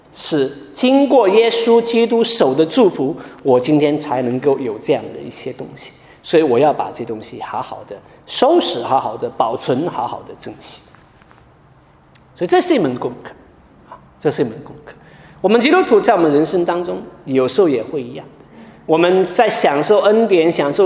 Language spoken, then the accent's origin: Chinese; China; 我们中国人经常讲说身在福中不知福